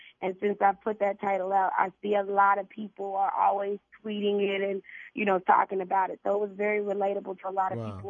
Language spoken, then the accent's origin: English; Memphis, Tennessee, United States; So I'm doing better, and I'm from Memphis, and we're really rowdy